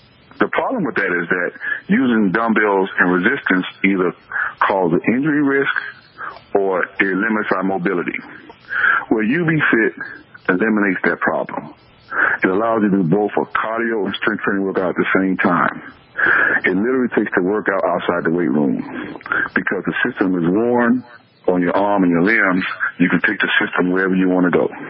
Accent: Chicago, Illinois, United States; I'm born and raised in Chicago. Born and raised on the streets of Chicago by a single mom who raised me with strong disciplinary values and a strong, value of respect.

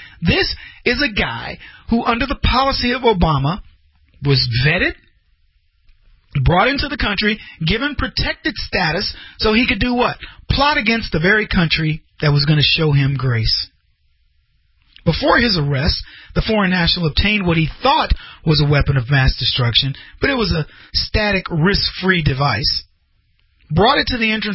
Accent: United States; Being American is so much in my DNA. It's as much as me being black. It's the truth. I don't even know how to not be American.

